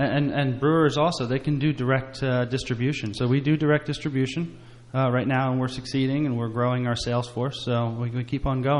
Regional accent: Surgoinsville, Tennessee, United States; I grew up in Surgeonsville, which is originally called Skunktown

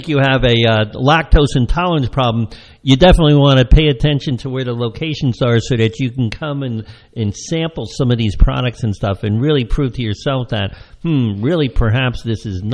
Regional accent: Cokesbury, United States; When I was growing up in Cokesbury, I used to work on a farm, the Sutton's farm there

